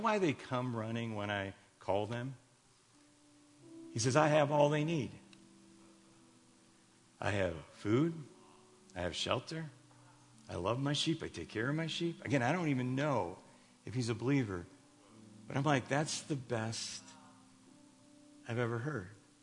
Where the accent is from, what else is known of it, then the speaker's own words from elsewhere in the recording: Chicago, Illinois, United States; I grew up in the city. I was born and raised right near Wrigley Field in Chicago, where the Cubs play. You could hear the cheers at my house when a home run was hit.